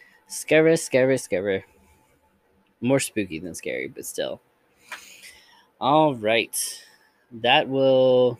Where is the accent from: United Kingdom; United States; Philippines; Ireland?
Philippines; which means grandfather or grandpa in Tagalog. We're Filipino.